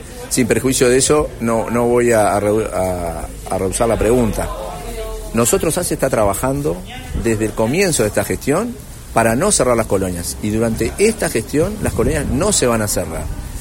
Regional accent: Canelones, Uruguay; arrimando a los canarios, yo soy un canario, servicios para el departamento

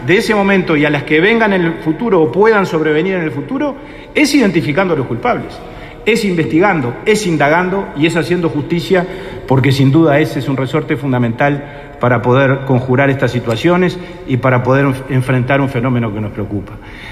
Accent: Uruguay; así como los uruguayos actuamos con gran sentido de responsabilidad para enfrentar la epidemia sanitaria

